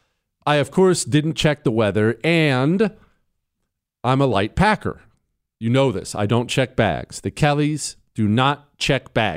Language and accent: English; Rocky Mountains, United States; I should have known this. I grew up in the Rocky Mountains.